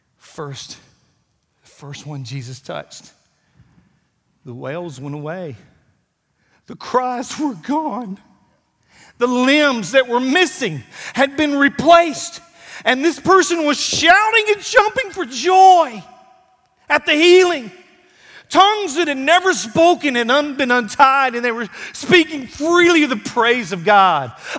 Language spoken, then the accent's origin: English; Alabama, United States; I'm from Alabama.